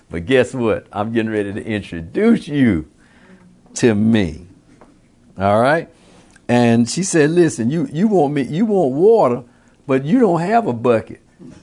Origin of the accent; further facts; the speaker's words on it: Birmingham, Alabama, United States; I grew up in Birmingham, Alabama. So I know what people in Alabama would know, but that's not what people in Atlanta may know.